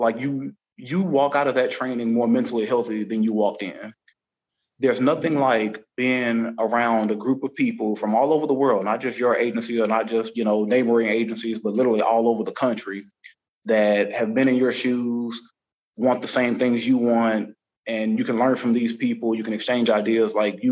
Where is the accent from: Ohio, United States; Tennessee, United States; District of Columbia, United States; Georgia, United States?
Tennessee, United States; also born or lived in Virginia; I was born in Virginia, raised in Tennessee. 31 years old, married.